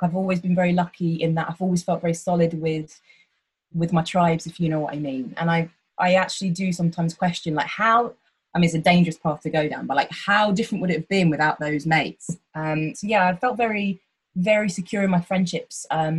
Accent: East of England, United Kingdom; when I say I'm from Hertfordshire

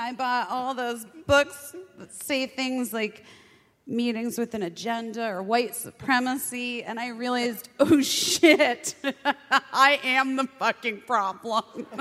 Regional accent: Arizona, United States; I'm from Arizona.

